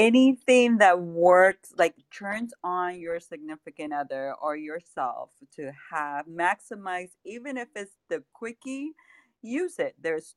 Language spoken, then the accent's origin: English; Peru; I'm from Peru